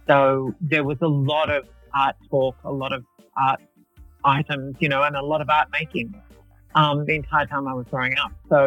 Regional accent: Waverley, New South Wales, Australia; But I grew up in Waverley.

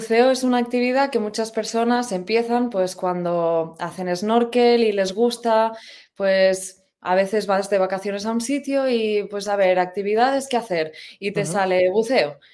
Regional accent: Catalonia, Spain; moved away as an adult; now in Tenerife, Spain; yo en realidad soy de Cataluña, pero llevo en Tenerife, en Canarias, bueno, por varias islas, desde hace 7 años, porque vine a estudiar el máster de biología marina aquí en Tenerife.

